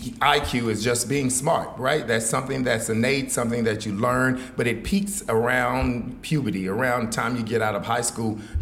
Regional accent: Fort Worth, Texas, United States; From Fort Worth. I'm originally from Fort Worth.

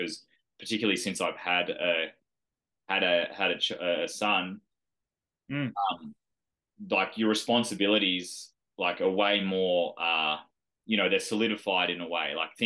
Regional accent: New South Wales, Australia; growing up in the Northern Rivers near Nimbin, you know, like that hippie mentality of kind of like greed and money is evil

